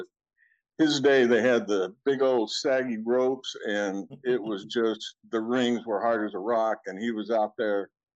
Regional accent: Lebanon, Indiana, United States; born there; In Lebanon, Indiana.

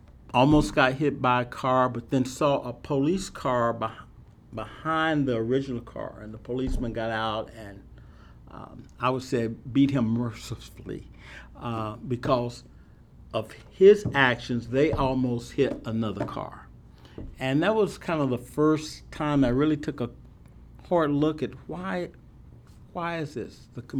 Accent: Austin, Texas, United States; My home is in Austin, Texas. I grew up in Austin in the 40s when there were more people on 6th Street today on a Saturday night than there were in the entire city of Austin.

